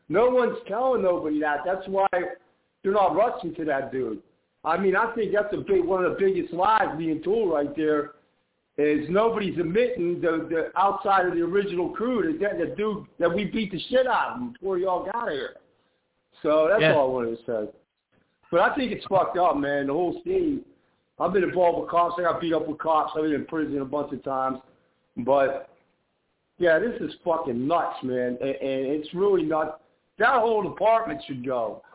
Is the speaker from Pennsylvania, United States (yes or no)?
yes; Beaver Falls, Pennsylvania, United States; I'm from Beaver Falls, PA. It's right outside of Pittsburgh, PA.